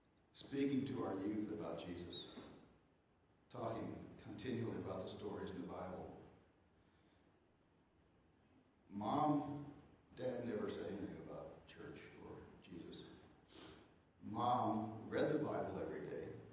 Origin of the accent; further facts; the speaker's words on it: Wadsworth, United States; So, I've lived in this area my whole life. I was born within a quarter mile of here. Well, technically I was born in Wadsworth, but mom and dad, just up the road. Grandparents, like a lot of us, Swiss